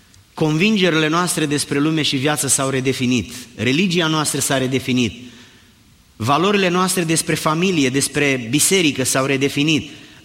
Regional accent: Romania; noi nu mai suntem români, nici nu știu dacă mai există români

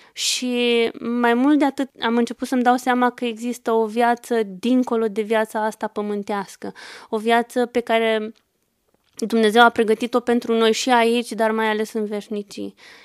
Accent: Balș, Olt County, Romania; M-am născut într-un orășel din județul Olt, orașul Balș. Am copilărit acolo, dar și la sat, la bunici.

